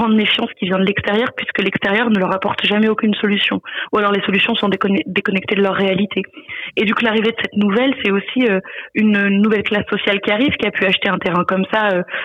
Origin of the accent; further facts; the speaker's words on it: Auvergne-Rhône-Alpes, France; Moi, je viens de la Drôme, qui est une campagne dite attractive